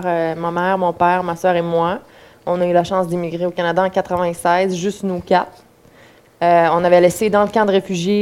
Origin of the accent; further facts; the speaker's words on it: Bosnia & Herzegovina; moved away; also born or lived in Serbia; on a immigré de ma ville natale, du pays de Bosnie, pour immigrer jusqu'en Serbie